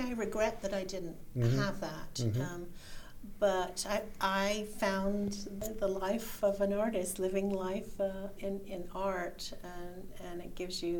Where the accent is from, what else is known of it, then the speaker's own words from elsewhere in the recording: England, United Kingdom; now in United States; I grew up primarily in England, in Europe. Although I am an American citizen